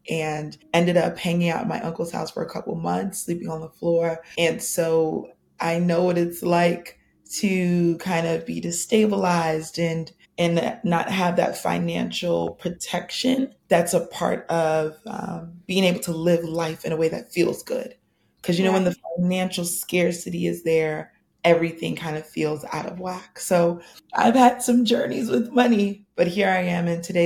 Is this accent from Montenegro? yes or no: no; Nigeria; Yeah, so I remember my parents, they are immigrants. I am Nigerian, and they immigrated to this country